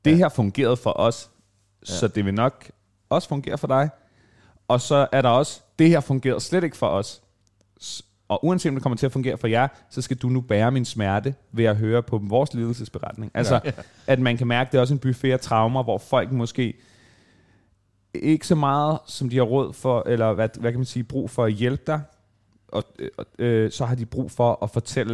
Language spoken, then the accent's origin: Danish; Alling, Central Denmark Region, Denmark; Det er jo så den lærte jeg tidligt hjemme i Alling.